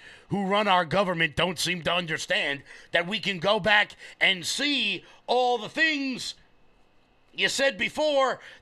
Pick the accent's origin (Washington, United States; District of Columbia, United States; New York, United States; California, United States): New York, United States; Long Island; because we're from Long Island, we know we're right.